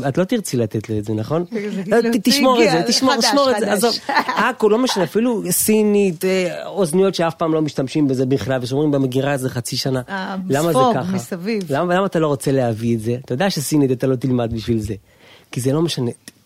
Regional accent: Bnei Brak, Central District, Israel; בוודאי, גדלתי, ועוד גדלתי בבני ברק, ככה

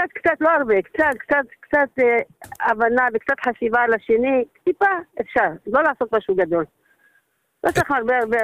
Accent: Safed, Northern District, Israel; אני צפתית מהבית

